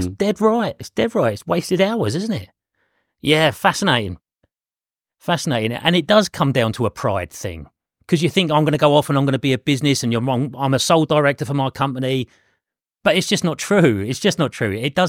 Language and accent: English; Brighton, South East England, United Kingdom; I'm from Brighton.